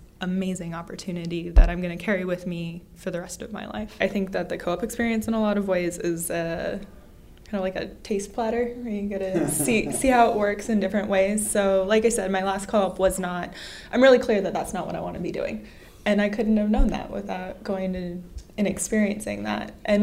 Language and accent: English; California, United States; I'm from California and about to be a third year.